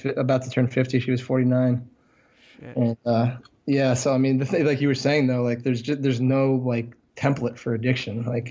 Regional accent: Vermont, United States; I'm from Vermont, so I'm also from the Northeast.

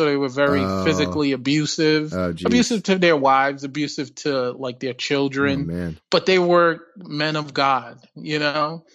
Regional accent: Providence, Rhode Island, United States; also born or lived in New York; I was born in New York, but I grew up in Rhode Island, Providence, Rhode Island. But yeah, so I grew up around West Indians

